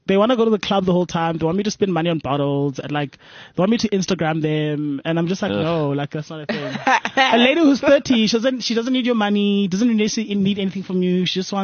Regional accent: South Africa; I'm from South Africa.

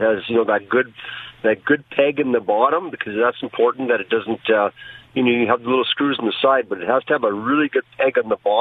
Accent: Saskatchewan, Canada; Once they find out we're from Saskatchewan.

